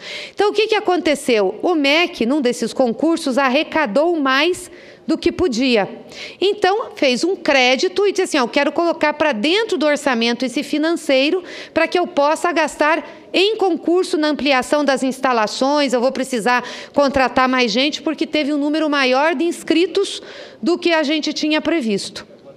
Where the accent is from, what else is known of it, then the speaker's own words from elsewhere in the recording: Paraná, Brazil; eu vou defender porque eu sou paranaense.